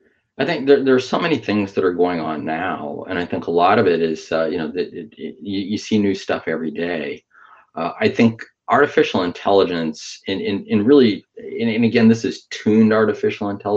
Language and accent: English; Western US, United States; I grew up in the Western U.S., so, you know, you listen to some country Western and stuff like that.